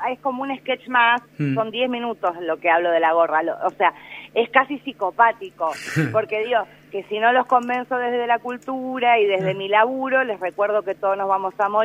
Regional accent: Buenos Aires, Argentina; soy porteña, por si no se dieron cuenta

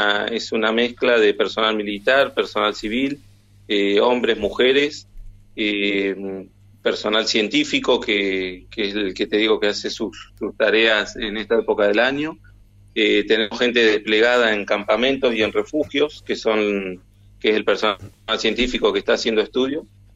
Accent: Villa Carlos Paz, Córdoba, Argentina; Yo soy de Córdoba, de Villa Carlos Paz.

